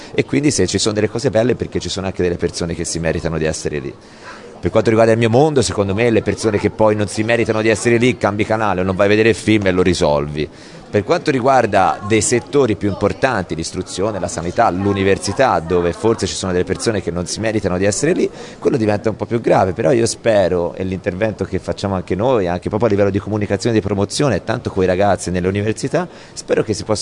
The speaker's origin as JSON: {"language": "Italian", "town": "Livorno", "region": "Tuscany", "country": "Italy", "said": "Ma sballavo perché io sono livornese"}